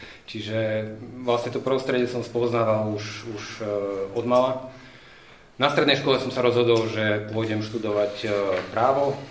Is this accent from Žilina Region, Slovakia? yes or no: no; Prešov Region, Slovakia; Pochádzam z malej dediny pri Humennom, kde som vlastne vyrastal. V Humennom som vyštudoval aj základnú školu, strednú školu, konkrétne gymnázium.